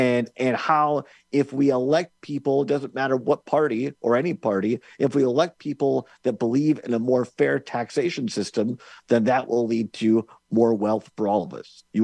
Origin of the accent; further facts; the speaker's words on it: Richland Center, Wisconsin, United States; WRCE AM 1450 and FM 107.7 is where we are at today here in my hometown, Richland Center.